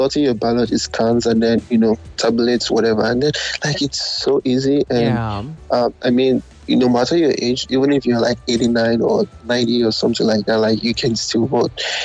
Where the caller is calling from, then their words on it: Ontario, Canada; Oh, I'm calling from Canada.